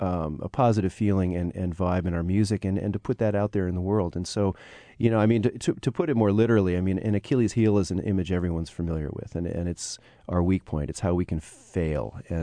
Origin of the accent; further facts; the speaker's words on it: Pennsylvania, United States; now in Nevada City, United States; Well, and Gary Campus and I met 30 years ago when I came from Pennsylvania. We met on the music scene in Nevada City, California